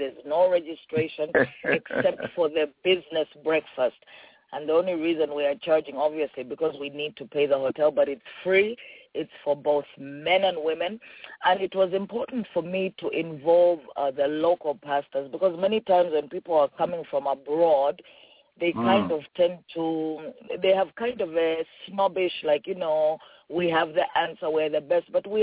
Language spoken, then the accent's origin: English; Nairobi, Kenya; English is a second language; even growing up in Nairobi, whenever we would come back to Lusaka